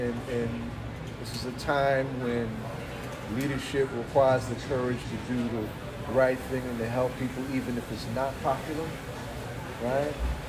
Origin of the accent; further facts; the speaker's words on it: New Jersey, United States; A lot of folks are from Philly. I'm from Jersey and whatnot.